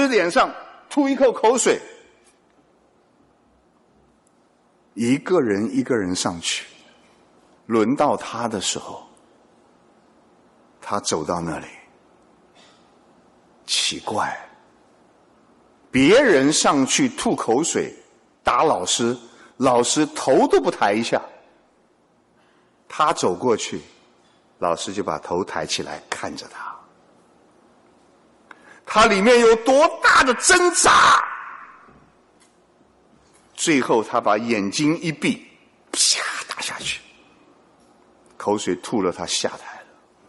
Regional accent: China; 这是为什么我们中国人骂了人呢、啊？说你不是人，这是骂人的话

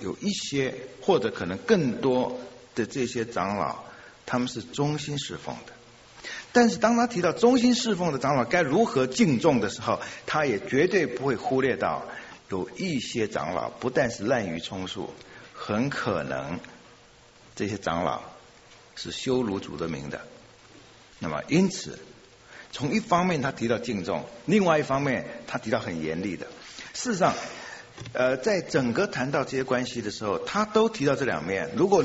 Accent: China; 我们中国人喜欢处理事情都是这样，这个人就不见了。

